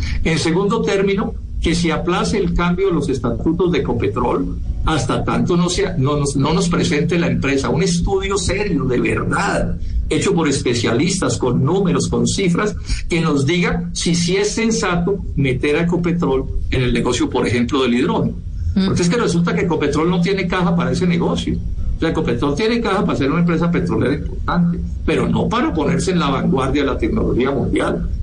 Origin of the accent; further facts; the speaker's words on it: Colombia; que todos los colombianos lo sepamos